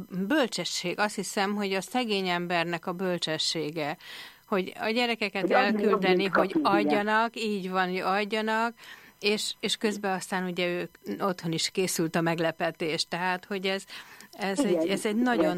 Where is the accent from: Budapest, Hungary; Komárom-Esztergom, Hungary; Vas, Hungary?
Budapest, Hungary; én gyerekkoromban Józsefvárosban nőttem föl